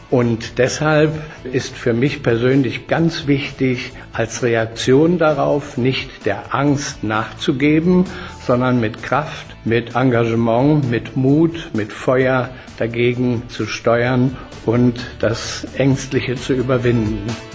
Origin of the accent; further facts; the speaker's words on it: East Germany, Germany; Ich stamme aus der DDR und habe da Kirchenverfolgung und Schwierigkeiten erlebt.